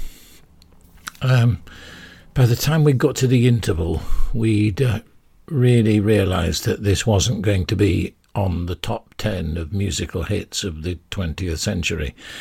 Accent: Yorkshire and the Humber, United Kingdom; I'm a Yorkshireman

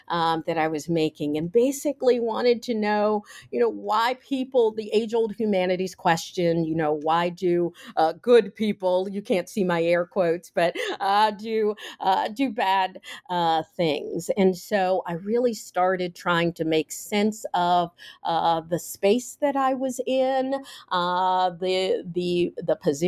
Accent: Cincinnati, Ohio, United States; I grew up in Cincinnati, Ohio. My parents were from Alabama, moved there for a better life for us.

